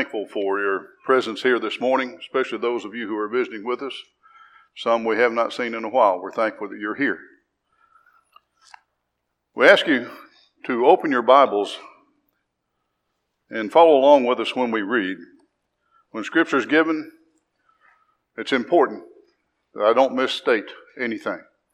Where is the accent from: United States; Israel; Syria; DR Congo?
United States; Woodridge, Illinois; I was born in LaGrange, Illinois. LaGrange, Illinois is close to Chicago. We lived in a suburb of Chicago, Woodridge, up there. And we lived there for 15 years.